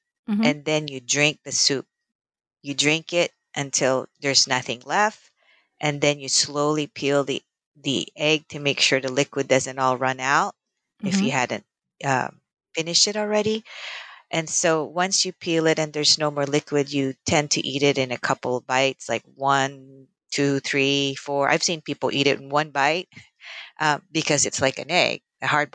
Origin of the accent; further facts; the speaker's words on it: Philippines; when I grew up in the Philippines around the 70s